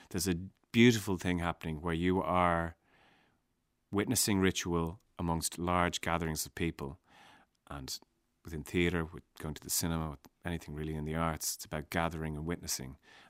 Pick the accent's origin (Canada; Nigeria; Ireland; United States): Ireland; being Irish, you know, in my case in the early 80s and attending Mass every Sunday, as a child